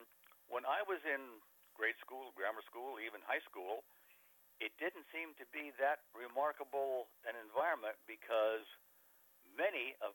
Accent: North Hollywood, California, United States; I grew up in a part of the San Fernando Valley called North Hollywood.

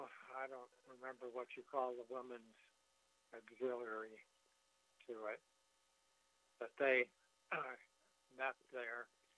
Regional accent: San Francisco, California, United States; born there; I was born in San Francisco in March 21st, 1941.

